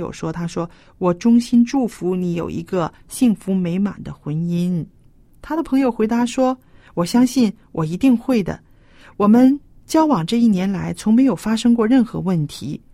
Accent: China; 我觉得我们中国人的家庭呢，还是妇女管家的比较多

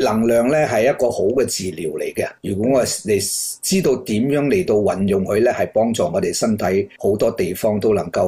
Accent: China; 冇嘅，我哋中国人就讲五十肩。

